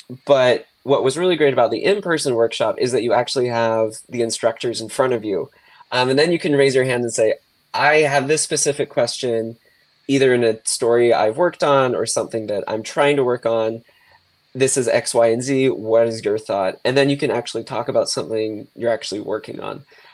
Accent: Utah, United States; Growing up in Utah, he's kind of like, a famous Utah author.

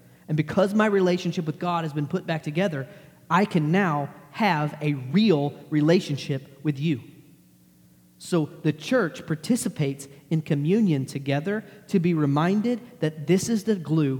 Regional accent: Texas, United States; I'm from Texas. You're from here. You have weird accents. I do not.

